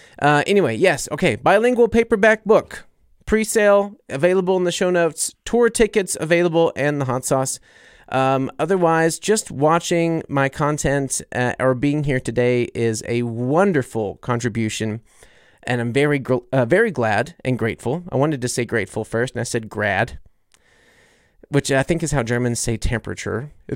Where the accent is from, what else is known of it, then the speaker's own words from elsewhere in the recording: the South, United States; Okay, you know, I'm from the South. God forbid a Southern boy talks about a little bit of mayonnaise.